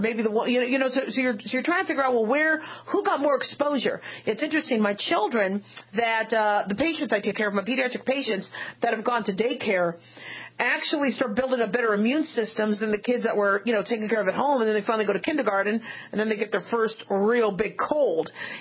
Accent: Phoenix, Arizona, United States; Now, mind you, I grew up in Phoenix, Arizona.

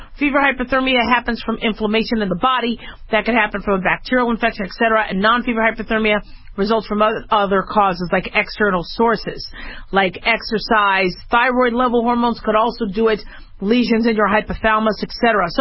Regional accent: Las Vegas, Nevada, United States; I grew up in Vegas, so I totally get this whole psychology behind gambling

